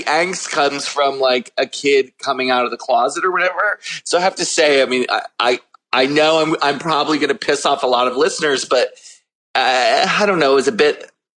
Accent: Maryland, United States; definitely John Waters and the connection of me growing up in Maryland.

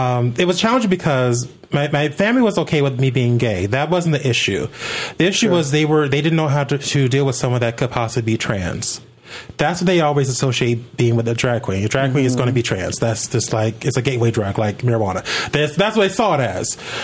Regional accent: Chicago, Illinois, United States; So I grew up in the Manor, Jeffrey Manor. Near the hundreds, that's

